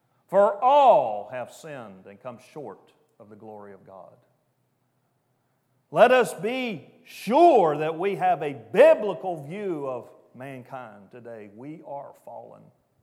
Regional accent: Bible Belt, United States; I grew up in the Bible Belt.

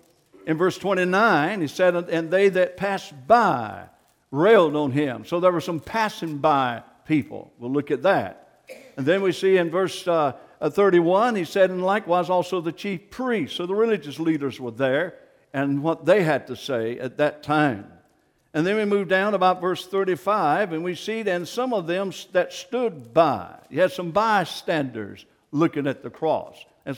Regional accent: United States; I thank God for my freedom as America, as American.

